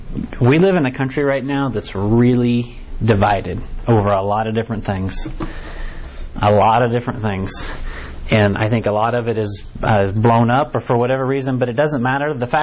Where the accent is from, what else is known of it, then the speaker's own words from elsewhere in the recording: Harrisonville, Missouri, United States; Right, so I know that we're from Hicktown, USA, right here in Harrisonville. So we're all pretty much the same, right?